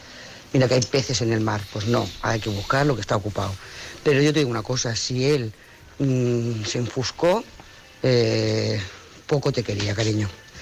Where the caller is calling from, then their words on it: Lloret de Mar, Catalonia, Spain; de Lloret de Mar.